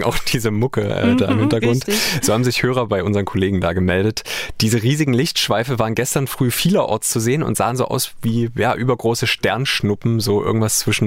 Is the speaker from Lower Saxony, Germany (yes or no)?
no; Halle, Saxony-Anhalt, Germany; in einem Video aus meiner Heimatstadt Halle in Sachsen-Anhalt.